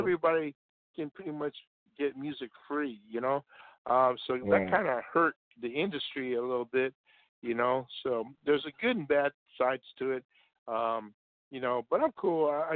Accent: Seattle, Washington, United States; I got artists out of Tacoma, Washington. Well, Seattle, Washington, my hometown.

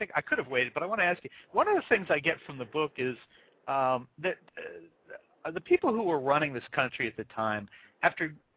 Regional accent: New Jersey, United States; Maple Mead Elementary School, an old brick two-story schoolhouse in my hometown in New Jersey

